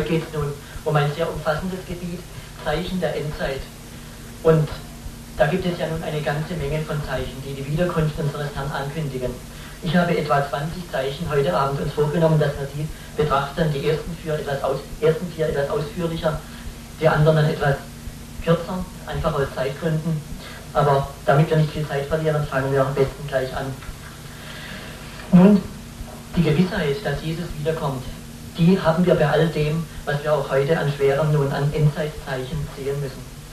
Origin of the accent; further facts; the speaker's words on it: Pforzheim, Baden-Württemberg, Germany; weil es in der Nähe meiner Heimatstadt Pforzheim liegt